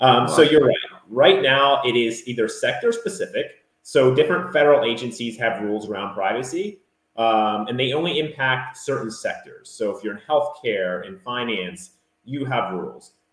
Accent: New Jersey, United States; even my home state of New Jersey.

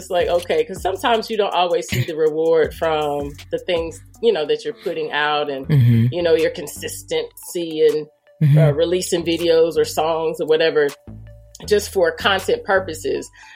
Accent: North Carolina, United States; also born or lived in Virginia; when we used to live in, Virginia, because I'm from North Carolina, but we used to live in Virginia

